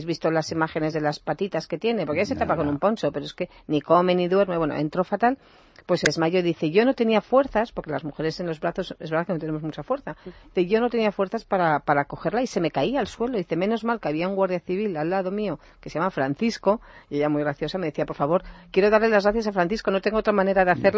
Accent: Spain; como ciudadana y como española

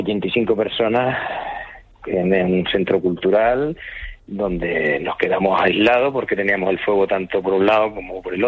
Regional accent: Artenara, Canary Islands, Spain; yo tengo que defender mi pueblo, a mis vecinos, y lo vi porque hubo un momento que estábamos solos, los de la gente de Artenara

